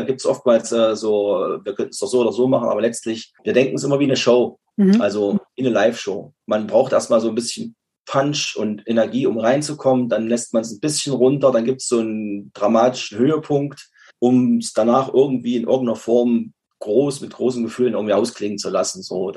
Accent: Weimar, Thuringia, Germany; wir sind halt aus der Nähe aus Weimar

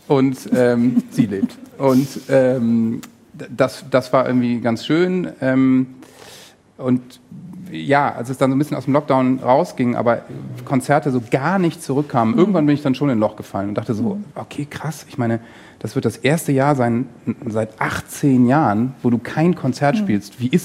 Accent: North Rhine-Westphalia, Germany; Wir kommen aus dem Westfälischen, also komplett andere Ecke.

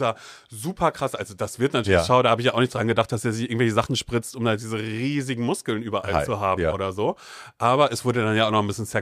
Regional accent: Demmin, Mecklenburg-Vorpommern, Germany; in Demmin, da in der Nähe, da wo ich groß geworden bin

